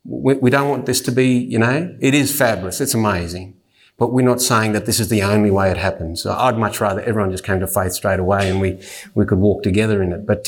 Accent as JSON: {"language": "English", "town": "Collarenebri", "region": "New South Wales", "country": "Australia", "tie": "born or raised there", "said": "I'm originally from down, as I said, if you heard in the main thing, I was born in Moree but raised in a much smaller town called Collarenebri."}